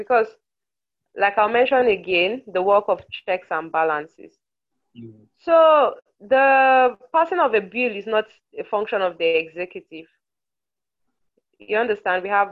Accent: Nigeria; this does not represent my position as in Nigerian

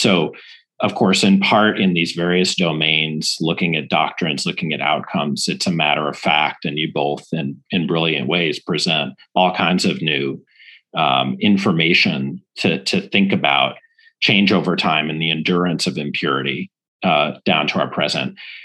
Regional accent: St. Louis, Missouri, United States; extraordinary book about my hometown, St. Louis

